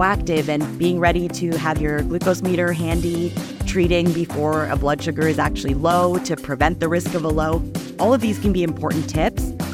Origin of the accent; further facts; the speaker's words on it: Canada; also born or lived in Bulgaria; now in United States; I was born in Bulgaria, but raised in Canada and now working in the U.S.